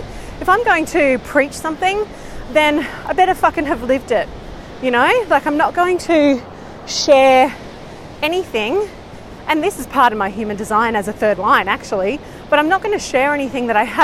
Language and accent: English; Australia; as an Aussie